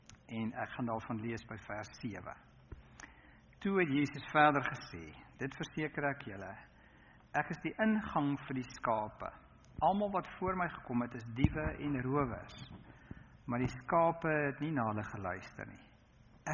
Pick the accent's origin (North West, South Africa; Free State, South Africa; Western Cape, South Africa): North West, South Africa; Tosca; het 'n pragtige plaas daar naby die plek waar ek groot geword het op Tosca.